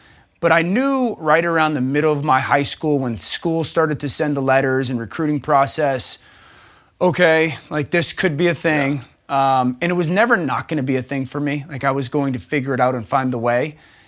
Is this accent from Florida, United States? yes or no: no; Shelton, Connecticut, United States; I grew up in Shelton, Connecticut. High school football is a big deal.